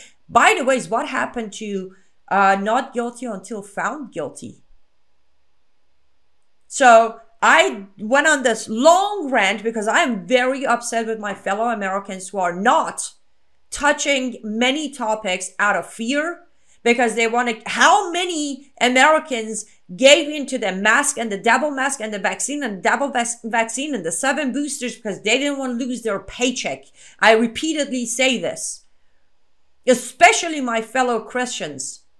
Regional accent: Iran; I come from Islamic Republic of Iran.

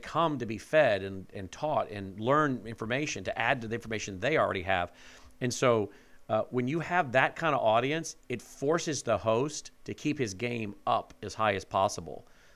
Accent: Memphis, Tennessee, United States; And being that I'm from Memphis

